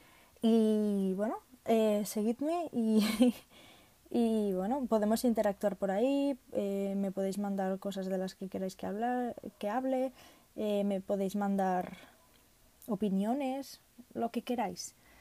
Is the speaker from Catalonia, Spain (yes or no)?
yes; Catalonia, Spain; Es que soy catalana y a veces me confundo con las palabras de si es en catalán o en castellano